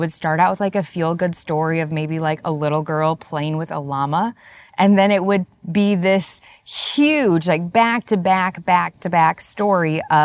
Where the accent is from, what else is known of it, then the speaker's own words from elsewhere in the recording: Wisconsin, United States; also born or lived in Missouri / Indiana; Now, I'm from the Midwest. I was born and raised in Wisconsin, lived many years in Missouri and Indiana.